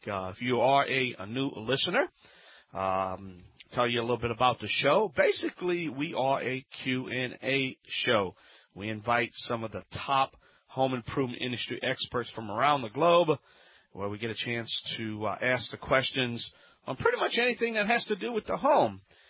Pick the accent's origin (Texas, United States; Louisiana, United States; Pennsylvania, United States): Louisiana, United States; New Orleans; I will be attending the annual weatherization conference in my hometown of New Orleans next week.